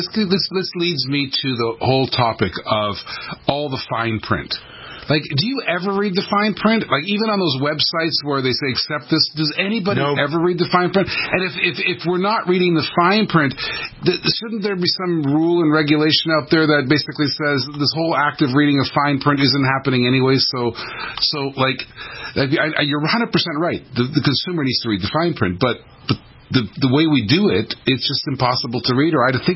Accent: Canada; I'm only saying it as a Canadian.

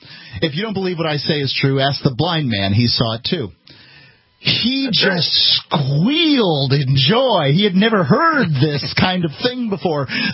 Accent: the South, United States; I'm from the South. We don't tell racist jokes.

